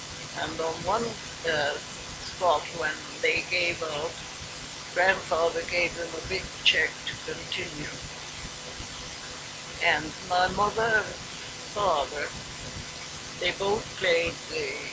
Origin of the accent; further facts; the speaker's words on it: Canada; When I came from Canada, I played the organ for the evening services.